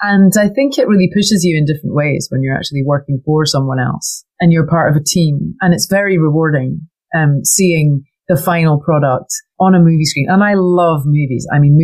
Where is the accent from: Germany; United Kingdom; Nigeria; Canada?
United Kingdom; Scotland; now in United States; I'm a Scottish girl who's emigrated to America.